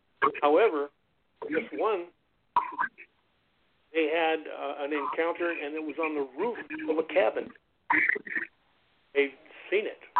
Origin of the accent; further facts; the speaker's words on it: Minnesota, United States; In Minnesota, I'm from Minnesota originally, but in Minnesota, right around where my family lives